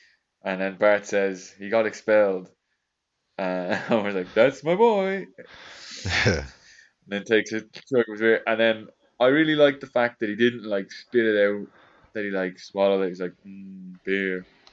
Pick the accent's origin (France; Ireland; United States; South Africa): Ireland; being Irish, it sort of resonates, I think, or, like, it makes me think about, like, our biggest party day of the year, St. Patrick's Day